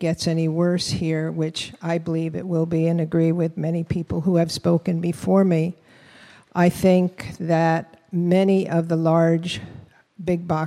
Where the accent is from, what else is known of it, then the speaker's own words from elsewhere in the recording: Waipoli, Hawaii, United States; I'm from the Waipoli Ahupua'a.